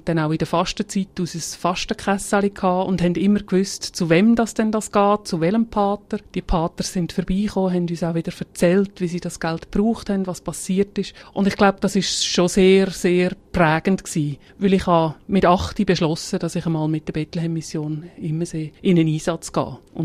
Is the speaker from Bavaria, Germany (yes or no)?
yes; Immersee, Bavaria, Germany; Ich bin in Zimmersee aufgewachsen und Zimmersee ist Bethlehem-Mission Immersee beheimatet.